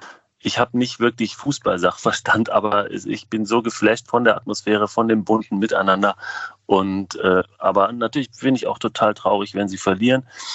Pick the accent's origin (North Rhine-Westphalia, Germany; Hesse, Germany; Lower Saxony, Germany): North Rhine-Westphalia, Germany; Dülmen; mir die Wurst aus Dülmen mitbringe, aus meiner Heimat, oder meine Eltern bringen mir sie mit.